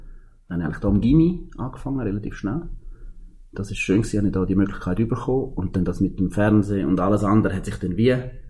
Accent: Graubünden, Switzerland; Ja, durch meinen Wohnort. Ich glaube, ich bin in Engadin aufgewachsen.

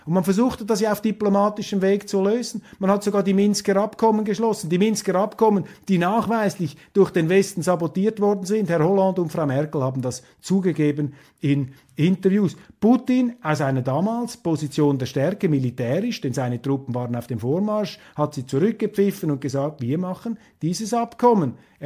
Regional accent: Switzerland; Nun will ich auch hier nicht selbstgerecht urteilen als Schweizer.

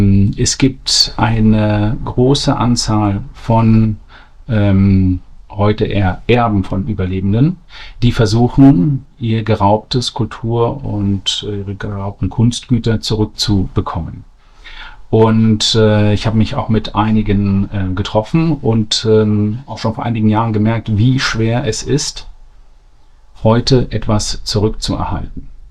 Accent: Berlin, Germany; Ich bin in Berlin aufgewachsen. Und meine Eltern sind hierher gezogen.

